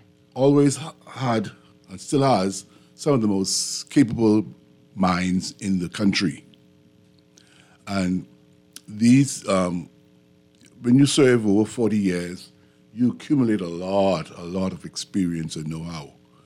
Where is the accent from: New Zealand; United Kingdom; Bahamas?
Bahamas; Fox Hill, New Providence; I grew up in Fox Hill.